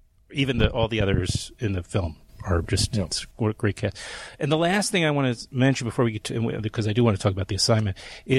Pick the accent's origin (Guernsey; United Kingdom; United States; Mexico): United States; New York City, New York; because I grew up here in New York